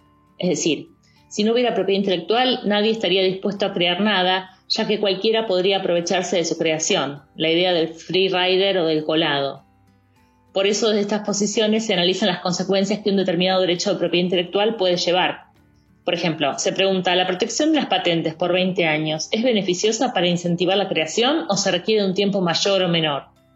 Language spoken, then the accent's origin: Spanish; Argentina; tengo 41 años, soy argentina y vivo en Buenos Aires.